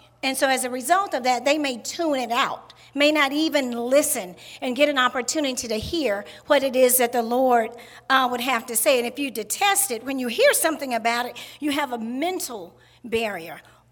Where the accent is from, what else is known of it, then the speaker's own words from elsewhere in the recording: Mississippi, United States; I'm from Mississippi, so in Mississippi we had lots of land.